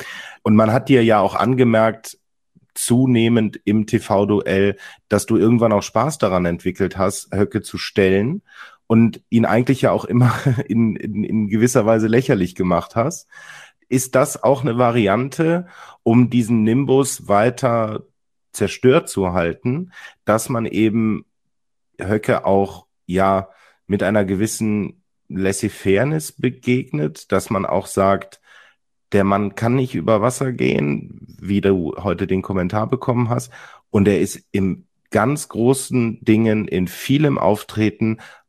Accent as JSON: {"language": "German", "town": "Cologne", "region": "North Rhine-Westphalia", "country": "Germany", "said": "Für mich als Kölner ist das ganz schwer"}